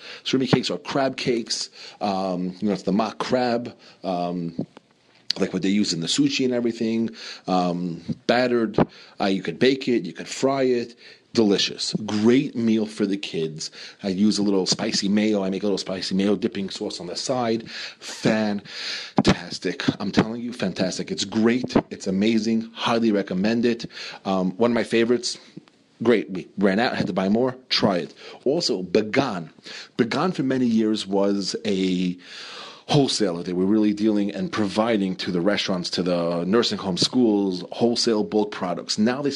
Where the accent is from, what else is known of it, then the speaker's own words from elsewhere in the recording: Queens, New York, United States; When I used to go to these delis where I grew up in Queens.